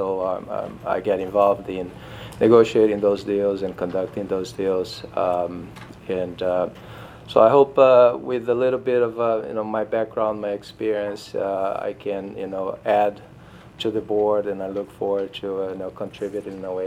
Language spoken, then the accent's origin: English; Brazil; English is a second language; moved away as an adult; now in United States; I'm originally from Brazil. My wife and I came to this country about 16-17 years ago. I came actually to study, conducted the graduate studies here, and eventually found my way in Delaware